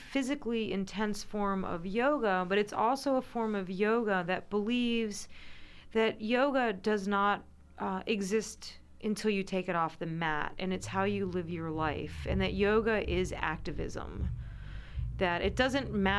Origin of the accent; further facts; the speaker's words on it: California, United States; also born or lived in New Jersey; now in Richmond, United States; No, I'm not from Richmond. I actually was conceived in London. and born in New Jersey, and 3 weeks later was off to California. But I ended up in Richmond in 91